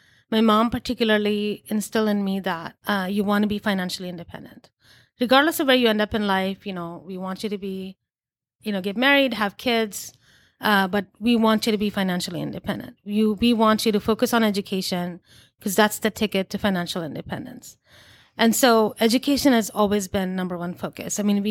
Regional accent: India; So I grew up in India.

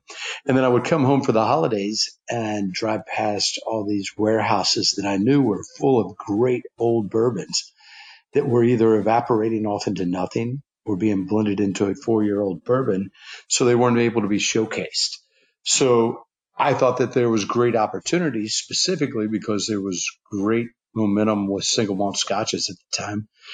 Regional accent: Kentucky, United States; Growing up in Kentucky, bourbon is everywhere.

